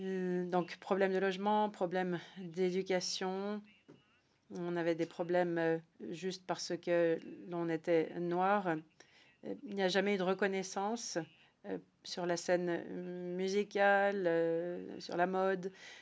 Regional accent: Liverpool, North West England, United Kingdom; Je viens moi-même de Liverpool et le développement économique de la ville a été énorme.

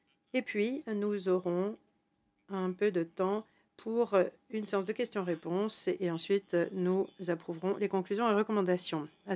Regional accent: Ukraine; j'interviens en tant qu'Ukrainien.

